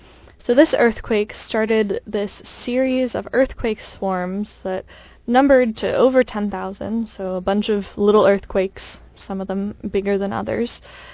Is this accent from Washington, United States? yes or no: yes; Seattle, Washington, United States; So, like, I'm from Washington State, I'm from Seattle, and so it's something that I grew up hearing about.